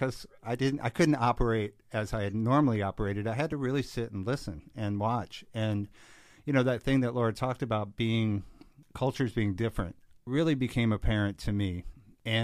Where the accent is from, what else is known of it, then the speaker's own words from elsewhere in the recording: Virginia, United States; moved away as an adult; I was raised in the South in Virginia. And I left Virginia when I was about 20 because I was just really discouraged with the disparity there.